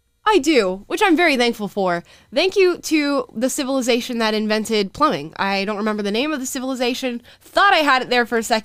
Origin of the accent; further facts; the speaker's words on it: Florida, United States; So I'm obviously from Florida. You guys know that. I go home from to Florida